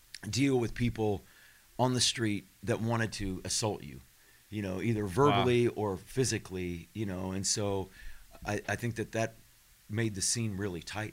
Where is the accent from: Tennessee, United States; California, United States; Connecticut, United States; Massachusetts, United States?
California, United States; because I grew up in the East Bay.